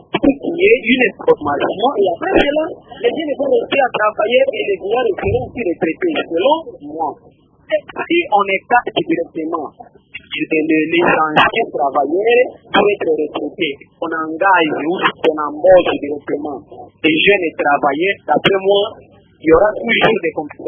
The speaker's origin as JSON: {"language": "French", "town": "Kindu", "region": "Maniema", "country": "DR Congo", "said": "Quand nous arrivons ici chez nous à Kindou"}